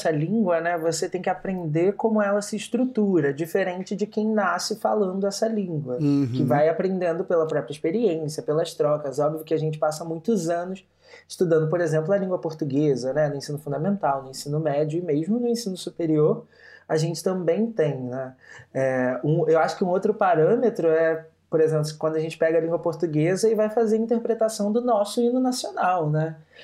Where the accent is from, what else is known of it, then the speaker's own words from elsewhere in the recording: Rio de Janeiro, Brazil; Eu venho do Rio de Janeiro, mas a minha trajetória é a trajetória de uma pessoa que nasceu num território favelado, num território pobre do Rio de Janeiro, então lá no Morro do Borel